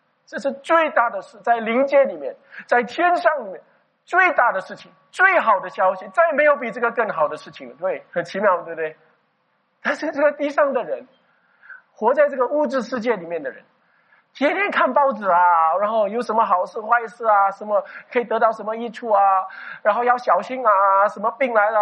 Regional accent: Singapore; 所以呢我们新加坡人每个人能够得到多少钱可能是这样吧

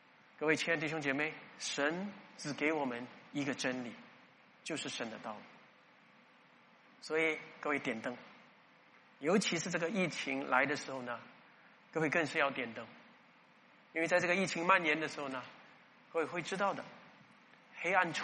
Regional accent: Singapore; 有些人说三个月之后，我们新加坡人可能说五月四号啊

